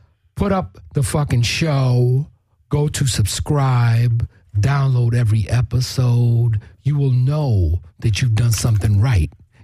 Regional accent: New York, United States; How do you know I come from New York, bro?

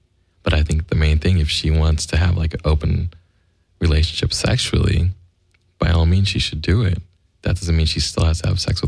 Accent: Philippines; I'm a Filipino guy.

